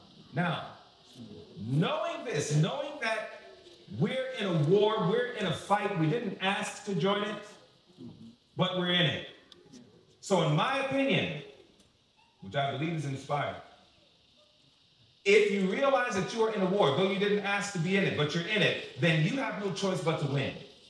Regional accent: Queens, New York, United States; But nevertheless, that's where I'm from. I'm from Queens, New York. And growing up, I grew up as a young kid. I'm the youngest of eight.

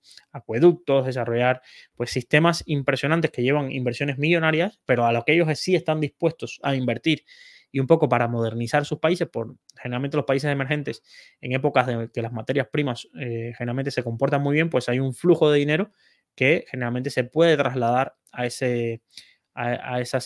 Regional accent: Cuba; now in Spain; me siento español porque mi abuelo era español. Y vamos, mis hijos nacerán en españoles, y yo he vivido casi ya un tercio de mi vida en España comparado con lo que viví en Cuba

